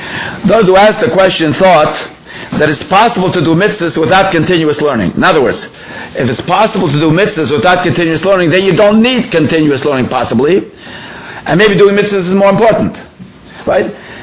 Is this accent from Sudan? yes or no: no; Toronto, Ontario, Canada; I believe this is at least 55 years ago, growing up in Toronto, Canada.